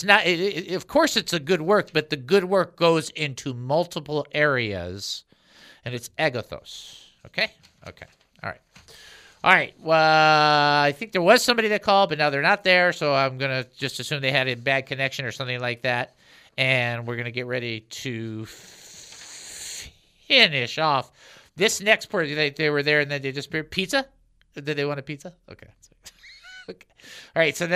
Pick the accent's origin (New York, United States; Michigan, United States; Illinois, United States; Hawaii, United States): Michigan, United States; Detroit; Well, I'm from Detroit, so there's no hope for me.